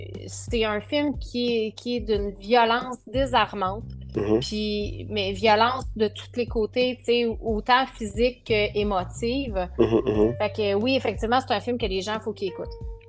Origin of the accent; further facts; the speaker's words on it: Quebec, Canada; je suis québécoise, je suis vraiment contente d'être québécoise, je suis contente d'être canadienne.